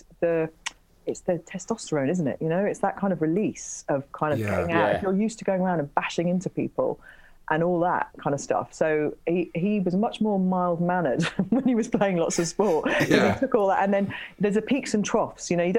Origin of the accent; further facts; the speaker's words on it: Leeds, Yorkshire and the Humber, United Kingdom; But I'm from Leeds. I'm from a city. I didn't ride horses, right?